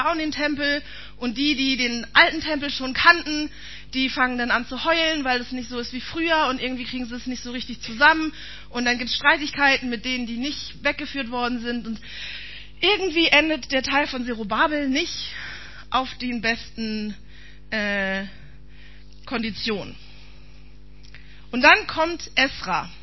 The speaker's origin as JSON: {"language": "German", "region": "Berlin", "country": "Germany", "tie": "born or raised there", "said": "ich bin kein Jahr vor Mauerfall geboren, aber wenigstens bin ich in Berlin aufgewachsen und habe noch was von der Mauer mitbekommen."}